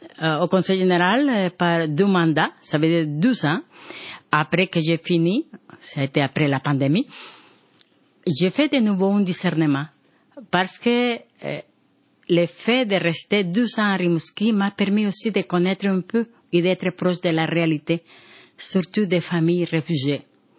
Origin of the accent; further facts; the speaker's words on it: Honduras; Je viens du sud de Honduras où est la chaleur à 40.